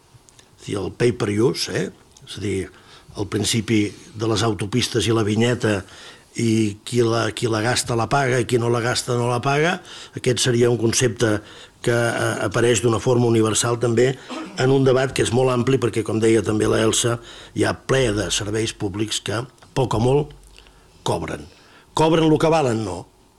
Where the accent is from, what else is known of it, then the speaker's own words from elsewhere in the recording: Catalonia, Spain; I vostè d'on ve? Vinc de Catalunya.